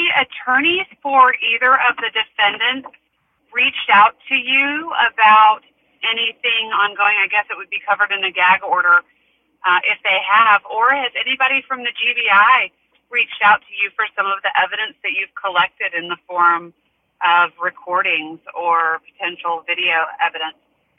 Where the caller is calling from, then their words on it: San Francisco, California, United States; I'm calling from San Francisco.